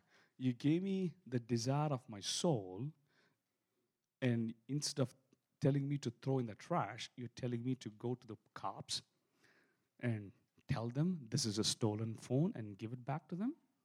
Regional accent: India; now in Siloam Springs, United States; and I'm an Indian in Siloam Springs going to the cops for the first time.

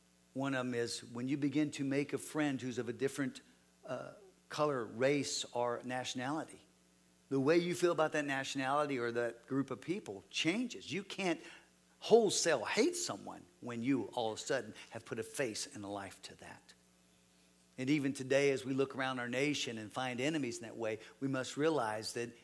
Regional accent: Texas, United States; Because for me, as I grew up in Texas, I just thought, heck, I just wanted to be a cowboy.

